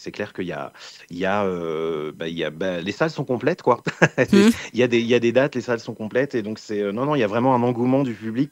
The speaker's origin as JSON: {"language": "French", "region": "Normandy", "country": "France", "said": "je m'attelle à retourner chez moi en Normandie"}